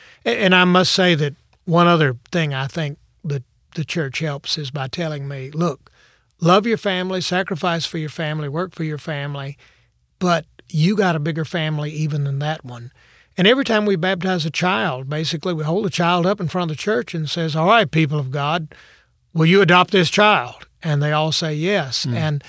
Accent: South Carolina, United States; lady, I'm from South Carolina. I can show you fanaticism.

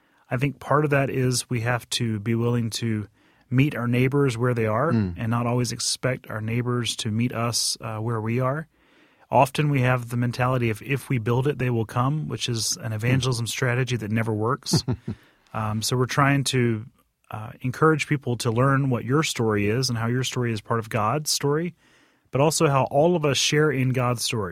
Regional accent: South Carolina, United States; I grew up in South Carolina and then have served my entire ordained ministry in Southeastern Synod

